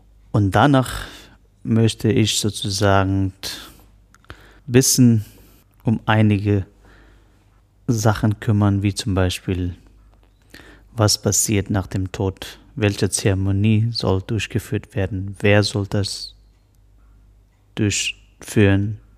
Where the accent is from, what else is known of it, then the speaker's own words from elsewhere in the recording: Ladakh, India; Ich bin ein buddhistischer Mönch. Ich komme aus Ladakh, nordindische Himalaya. Und ich bin jetzt 42.